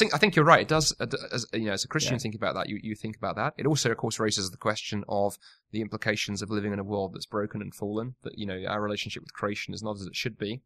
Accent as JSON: {"language": "English", "region": "London", "country": "United Kingdom", "moved": "as an adult", "lives_now": "Toronto, California, United States", "said": "So, so I come from London, in England originally, but the last 6 years, my wife and I have been living in Toronto in Canada."}